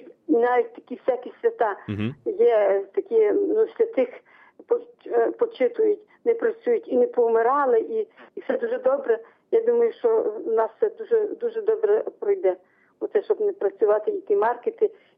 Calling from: Rivne Oblast, Ukraine; Я з Рівненщини дзвоню.

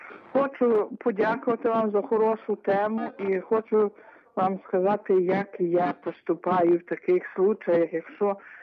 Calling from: Ternopil Oblast, Ukraine; Тернопільщина.

